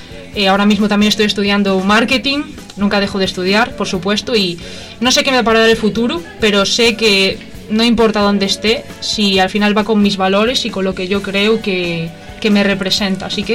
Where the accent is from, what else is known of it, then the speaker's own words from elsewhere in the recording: Galicia, Spain; como buena gallega tengo que decir aquí